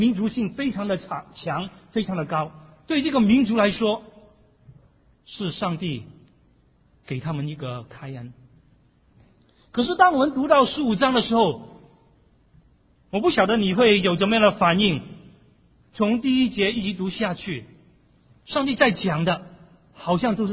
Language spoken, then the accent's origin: Chinese; Hong Kong; now in United States; 在我长大的时候，在香港，每过年的时候，我们总是会穿新的衣服